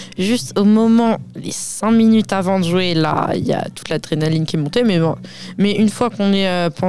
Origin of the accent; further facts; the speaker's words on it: Limours, Île-de-France, France; ouais, tous de Limours.